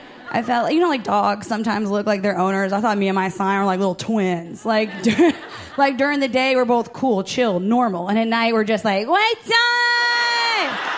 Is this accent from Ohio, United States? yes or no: yes; Ohio, United States; I was like, I can't do it. Yep. I'm from Ohio.